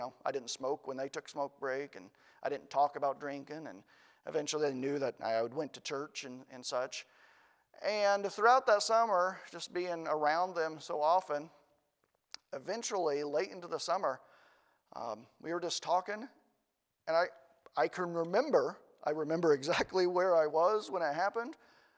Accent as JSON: {"language": "English", "region": "Indiana", "country": "United States", "said": "But Brother McKinney, I'm from Indiana. Indiana's the state of basketball."}